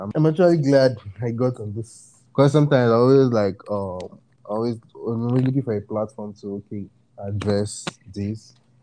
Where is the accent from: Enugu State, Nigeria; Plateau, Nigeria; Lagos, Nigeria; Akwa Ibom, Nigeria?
Akwa Ibom, Nigeria; Because when you tell them, okay, I'm from Akwa Ibom